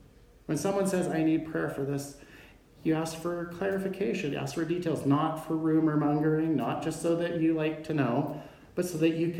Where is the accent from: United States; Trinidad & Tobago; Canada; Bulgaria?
Canada; See, sometimes we are so Canadian. We're so polite.